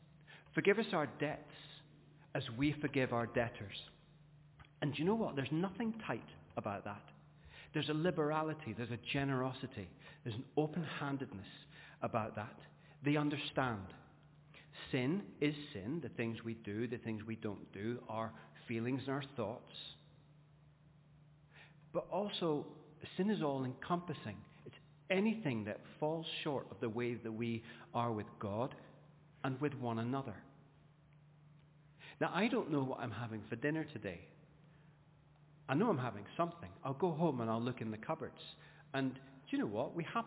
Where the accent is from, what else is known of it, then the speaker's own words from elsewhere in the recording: Scotland, United Kingdom; Now, I'm Scottish